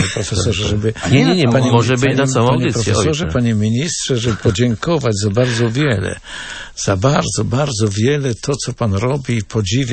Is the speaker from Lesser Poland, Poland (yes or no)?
yes; Olkusz, Lesser Poland, Poland; born there; Urodziłem się blisko Krakowa, w Olkuszu, to 40 kilometrów